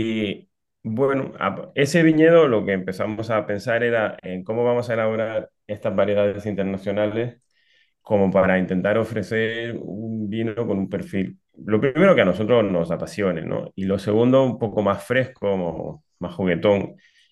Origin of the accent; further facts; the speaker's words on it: Granada, Andalusia, Spain; born there; also born or lived in Peru; como yo nací en Granada y al final estuvimos en Perú por 11 años más o menos